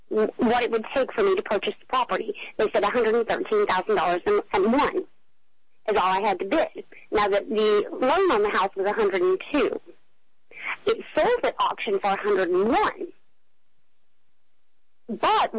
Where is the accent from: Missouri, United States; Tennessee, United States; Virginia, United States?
Tennessee, United States; coming from an area that rivals Ireland, which is East Tennessee, and being Irish myself